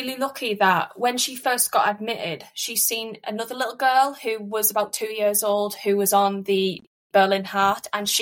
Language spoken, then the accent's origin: English; Middlesbrough, North East England, United Kingdom; So one of us is with Evie for 3 days and then one of us goes back home, because we're from Middlesbrough, so we're not too far away